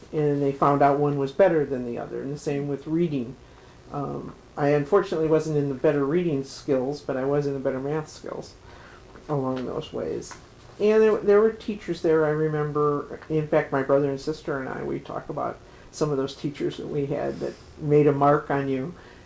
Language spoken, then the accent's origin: English; Chicago, Illinois, United States; First of all, I was born in Chicago, Illinois on September 23rd, 1941. And grew up in the same house on the north side of Chicago and went to Chicago Public Schools.